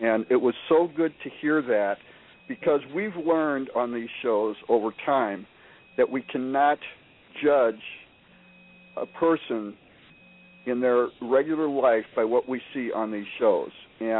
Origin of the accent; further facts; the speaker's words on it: Minnesota, United States; from Minnesota, and the female you hear is ….